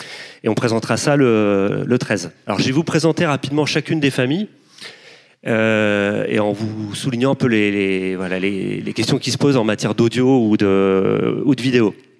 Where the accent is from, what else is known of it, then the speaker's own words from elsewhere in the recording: Les Sables-d'Olonne, Pays de la Loire, France; born there; moi qui suis né au Sable d'Olonne